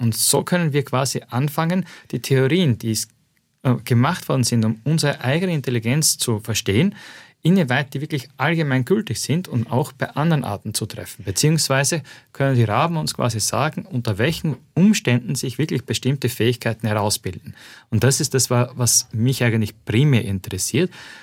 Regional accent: Austria; Das machen auch unsere Damen bei uns in Österreich die ganze Zeit.

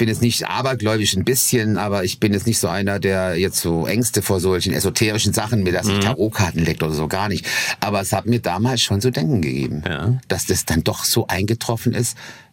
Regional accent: Weil am Rhein, Baden-Württemberg, Germany; also born or lived in Lörrach; Obwohl ich ja aus einer größeren Stadt komme, Kandern auch eine größere Stadt, aber halt, ich war in Weil groß geworden und in Lörrach groß geworden.

